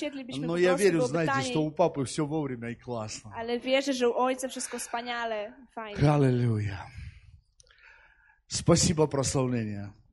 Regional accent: Ukraine; я не унижаю Украину, я украинец

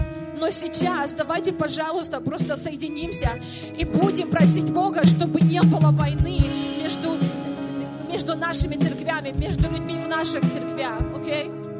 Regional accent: Ukraine; так как я сама из Украины, и это также мое личное бремя

